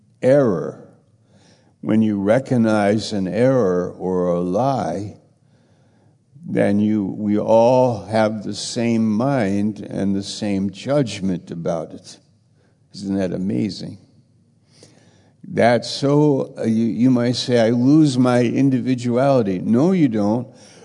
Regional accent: United States; But they are Indians, and I'm an American, or Argentina, or Hungary, or Russia.

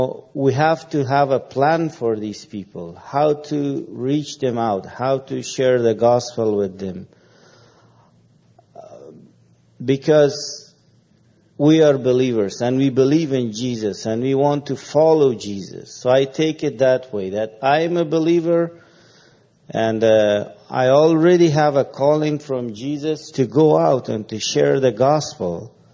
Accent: Afghanistan; now in Canada; and I'm from Afghanistan, living in Canada.

